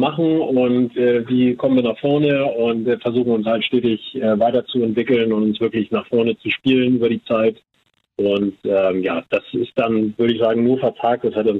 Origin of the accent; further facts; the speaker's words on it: Hamburg, Germany; wir kommen aus Hamburg